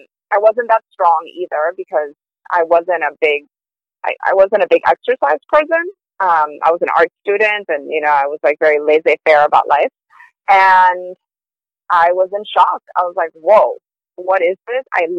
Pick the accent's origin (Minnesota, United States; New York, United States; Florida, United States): Florida, United States; Miami; also born or lived in Peru; I'm originally Peruvian, but I've grown up for, you know, the last 30 years of my life in Miami.